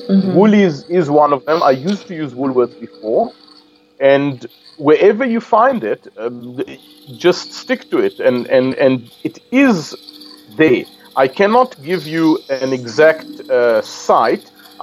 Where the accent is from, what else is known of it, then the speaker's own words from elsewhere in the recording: Israel; But it started when I was 16, and I left my home. Growing up on a kibbutz, you leave your parents' home at 16 and you live on your